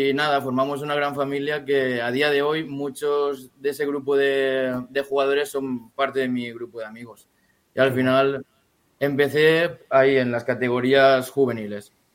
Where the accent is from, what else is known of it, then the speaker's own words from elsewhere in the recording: Sueca, Valencian Community, Spain; yo estaba en el equipo de fútbol de mi pueblo, que soy de un pueblo de Sueca, cerca de Valencia.